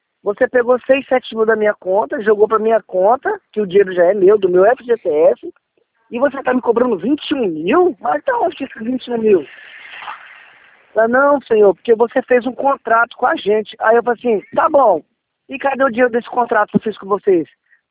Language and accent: Portuguese; Linhares, Espírito Santo, Brazil; eu sou de Linhares, Espírito Santo.